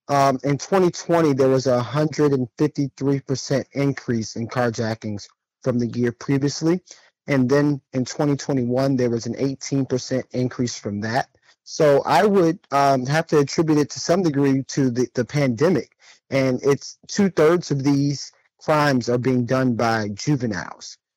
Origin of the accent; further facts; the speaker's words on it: Washington, District of Columbia, United States; Yes, I grew up in Southeast D.C. I was born on Minnesota Avenue